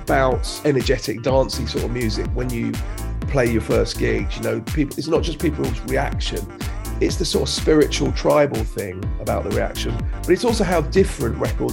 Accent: Crouch End, London, United Kingdom; I grew up in Crouch End in North London.

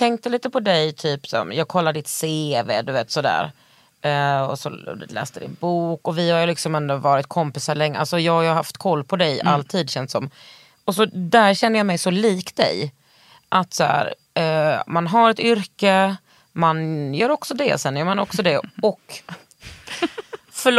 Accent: Västra Götaland County, Sweden; Nej, jag är bördig från Västergötland.

